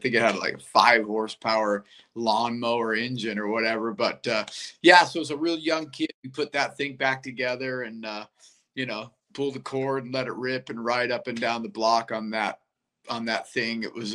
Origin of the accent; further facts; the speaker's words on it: Lake Tahoe, United States; I grew up in Lake Tahoe, where it was a really small town, mountain town.